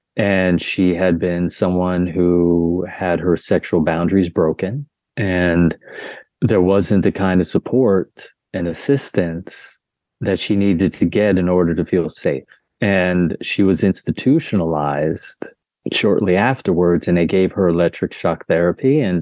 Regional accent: Pottsville, Pennsylvania, United States; also born or lived in Philadelphia; I was born in Philadelphia, stayed there till I was about 4 years old. And then I moved up to the coal regions of Pennsylvania. And then after my mother passed when I was seven, I went over to Pottsville, Pennsylvania.

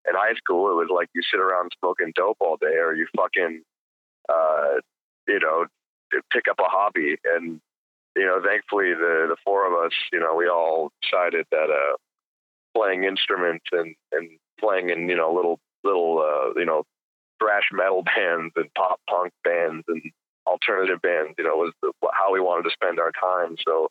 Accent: California, United States; I mean, we come from Orange County, and in Orange County, there's not a whole lot to do.

